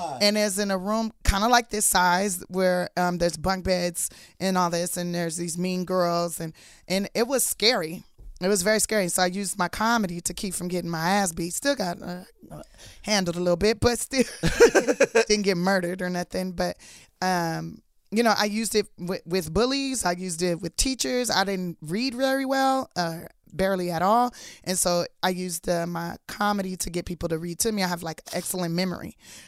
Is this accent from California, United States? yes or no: yes; Los Angeles, California, United States; In South Central Los Angeles.